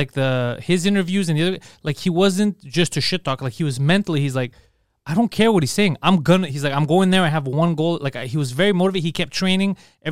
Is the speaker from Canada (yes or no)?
yes; Canada; I'm also Canadian.